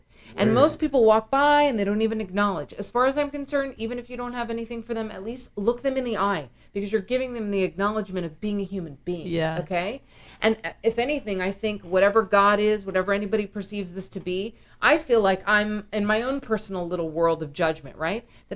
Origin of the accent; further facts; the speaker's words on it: California, United States; But the people that I grew up with here in California, they didn't.